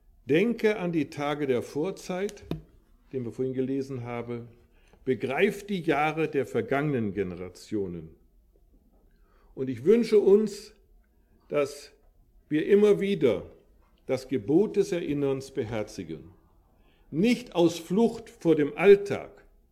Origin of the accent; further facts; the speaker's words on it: Detmold, North Rhine-Westphalia, Germany; born there; Also ich bin in Detmold-Lippe geboren, mitten in Deutschland, und habe einen Flüchtlingsausweis, der mich als Flüchtling dann charakterisiert.